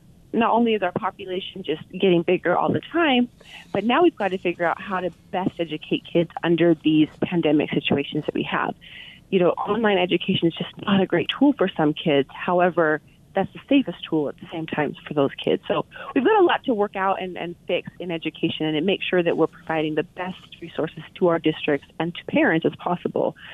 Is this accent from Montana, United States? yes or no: yes; Montana, United States; I'm from Montana originally, but I came down to go to school at BYU.